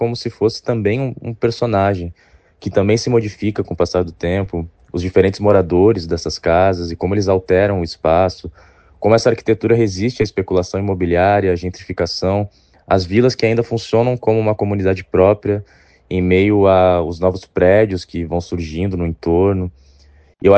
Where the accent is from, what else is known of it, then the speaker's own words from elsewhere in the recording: Porto Alegre, Rio Grande do Sul, Brazil; eu fico muito feliz de poder expor novamente na minha cidade natal